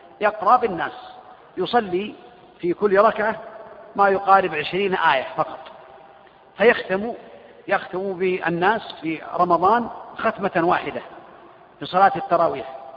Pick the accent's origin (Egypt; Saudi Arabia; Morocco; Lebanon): Saudi Arabia; Riyadh, Riyadh Province; عندنا في الرياض مثلا